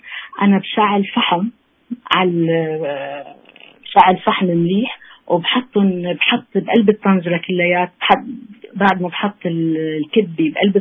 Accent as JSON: {"language": "Arabic", "country": "Syria"}